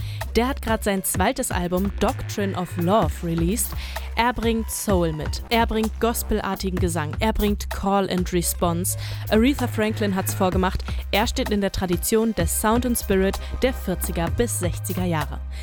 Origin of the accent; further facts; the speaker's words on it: Hanover, Lower Saxony, Germany; Ich komme ja aus Hannover, da spricht man typischerweise Hochdeutsch, aber als ich fürs Studium hergezogen bin